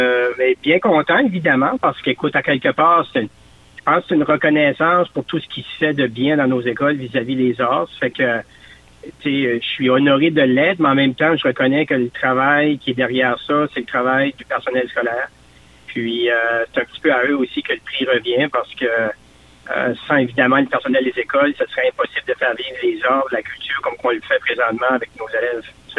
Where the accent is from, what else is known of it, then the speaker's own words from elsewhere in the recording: Edmundston, New Brunswick, Canada; Ben moi, je suis originaire de la région d'Edmundston.